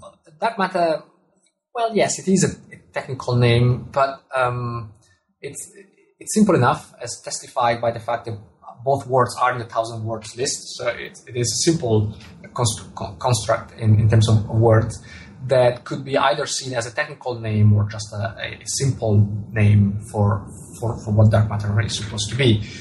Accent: Italy; first language Italian; English is a second language; Well, telescope in Italian, which is my mother tongue, is masculine

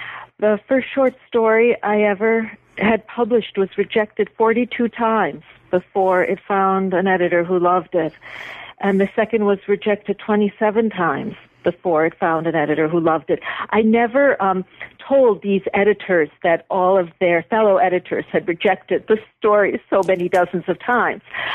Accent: Buffalo, New York, United States; One day I was back in my hometown, Buffalo, visiting my parents

